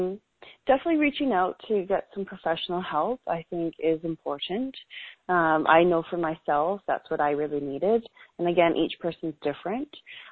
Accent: Canada; You know, I'm from Canada, so I know what's in Canada.

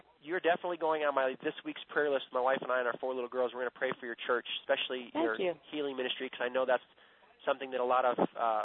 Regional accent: Cleveland, Ohio, United States; I'm from Ohio. Cleveland, Ohio is where I was born.

